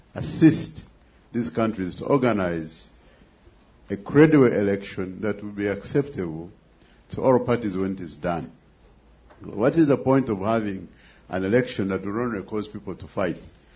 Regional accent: Uganda; I'm also from Uganda.

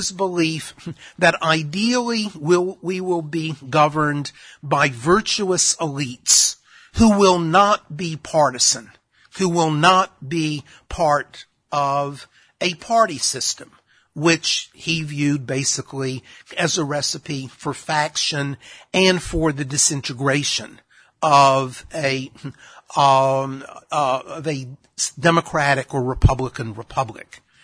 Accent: Texas, United States; Vermont the same representation as my home state of Texas.

